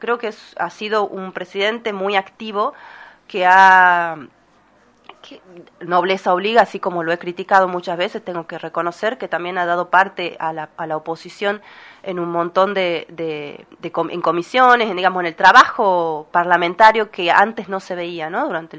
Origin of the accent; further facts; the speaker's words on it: Tucumán, Argentina; Creo que espero realmente que, como tucumana, digamos, como ciudadana